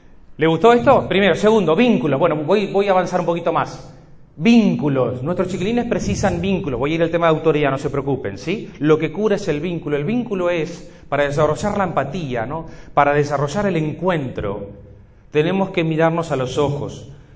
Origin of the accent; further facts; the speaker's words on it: Uruguay; que como soy uruguayo tengo que aclarar.